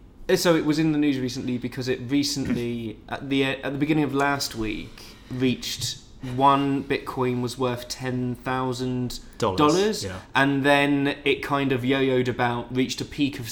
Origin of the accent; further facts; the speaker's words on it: United Kingdom; There's a photo of me with, like, a Union Jack badge on my jacket. I used to be really proud of being British.